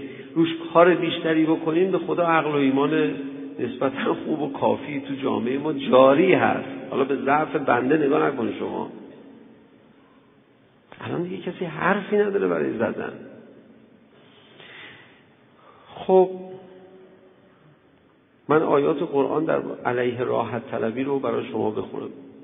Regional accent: Tehran, Tehran Province, Iran; من یادم بچگی تو همین تهران یکی از مسائلی که جزو مسائل روزمره بود مثل نماز روزی 5 مرتبه بهش میپرداختیم مسئله سوخت بود.

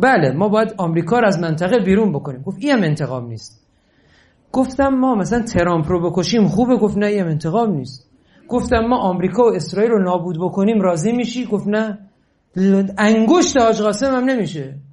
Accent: Iran; ما ایرانیم، ما بهتر از همه مردم دنیا هستیم

